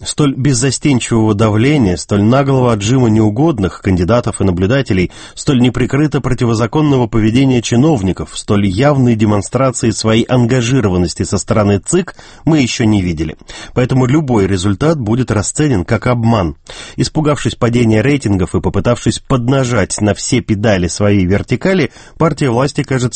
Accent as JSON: {"language": "Russian", "region": "Moscow", "country": "Russia", "said": "Лично я, как москвич"}